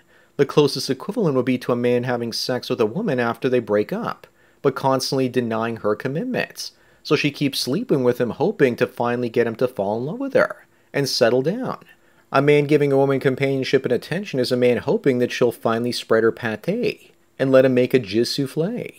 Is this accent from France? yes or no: no; Canada; As a Canadian, I'm sorry for saying that because we do say that a lot, eh?